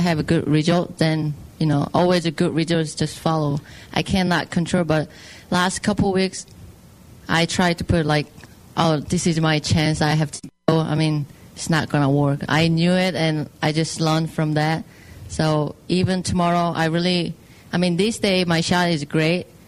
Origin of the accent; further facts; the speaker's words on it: South Korea; English is a second language; now in Orlando, United States; I always say, you know, from Korea, because I feel like I'm Korea, and I came here from Korea and play golf on LPGA Tour, and I just have a house in Orlando